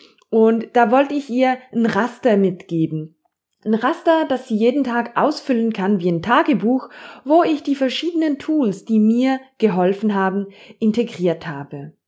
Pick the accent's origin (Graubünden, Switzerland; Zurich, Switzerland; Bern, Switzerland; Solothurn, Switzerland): Zurich, Switzerland; ich bin 33-jährig und ich komme aus Zürich.